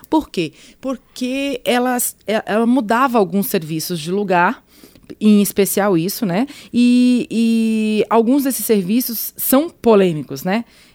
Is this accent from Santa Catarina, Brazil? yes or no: yes; Florianópolis, Santa Catarina, Brazil; 4 semanas atrás eu fui para Florianópolis, para lá, para minha terra.